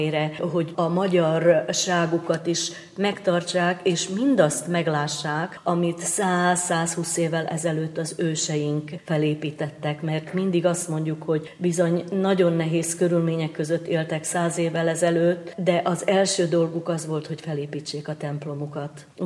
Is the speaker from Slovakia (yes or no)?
yes; Upper Hungary, Slovakia; now in Washington, United States; Az én esetemben én Felvidékről való vagyok. 12 éve vagyunk itt Washingtonban